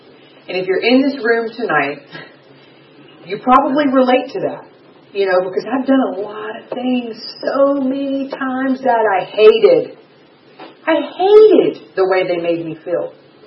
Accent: Georgia, United States; I was raised in South Georgia, Henry County, a little near Clayton County, which is where I hung out.

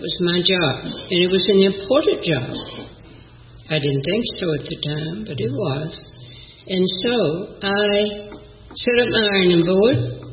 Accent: LaGrange, Georgia, United States; born there; I was born in LaGrange, Georgia. Married at 16. Had 3 children.

